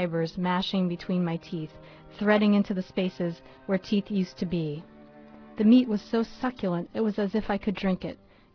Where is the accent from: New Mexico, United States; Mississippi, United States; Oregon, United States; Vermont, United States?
Vermont, United States; I grew up in Vermont, and so I knew, exactly what the forest feels like when it's getting dark and filling with snow. I am of German heritage.